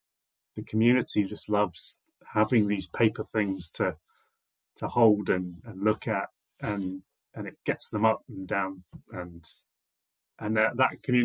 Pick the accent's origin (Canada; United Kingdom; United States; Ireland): United Kingdom; South West England; I grew up in the Cotswold Hills area of England. So, you know, lots of rolling farmland, lots of rights of ways and places to go.